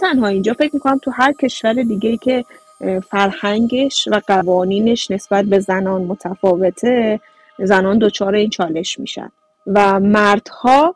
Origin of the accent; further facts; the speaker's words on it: Tabriz, East Azerbaijan, Iran; now in Japan; چون ما تبریزی هستیم